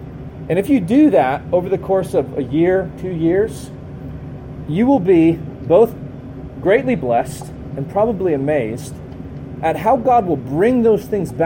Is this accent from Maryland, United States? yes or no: yes; Frederick, Maryland, United States; I grew up in Frederick, Maryland, or near Frederick. Well, nobody knows where West Virginia is, so I always say Maryland.